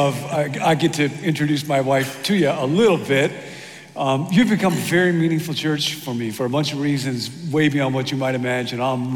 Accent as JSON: {"language": "English", "town": "Rockford", "region": "Illinois", "country": "United States", "tie": "born or raised there", "said": "the guy who was speaking there was from my hometown, Rockford, Illinois."}